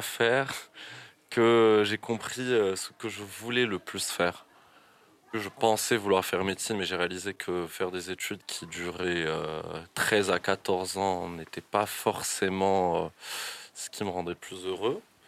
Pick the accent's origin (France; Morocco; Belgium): Morocco; Casablanca, Casablanca-Settat; j'ai grandi à Casablanca et je me suis rendu compte que c'était une ville... Enfin, j'ai grandi autour du béton, globalement.